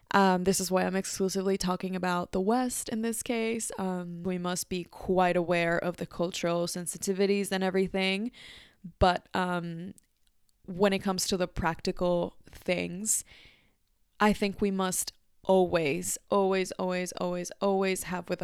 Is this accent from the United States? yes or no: no; Mexico; I was raised in Mexico